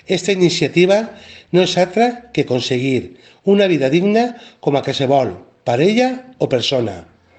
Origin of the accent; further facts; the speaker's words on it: Massamagrell, Valencian Community, Spain; now in Vall de Gallinera, Spain; estilista. Sóc de Massamagrell i casat a la Vall de Gallinera.